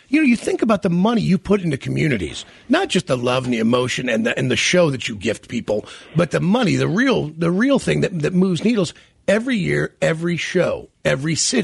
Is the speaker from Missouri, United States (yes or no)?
yes; Kansas City, Missouri, United States; You go, oh, I'm from Kansas City.